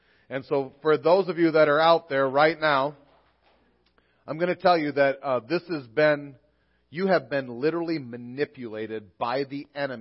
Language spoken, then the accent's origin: English; United States; But as a pastor, I am a human being and an American.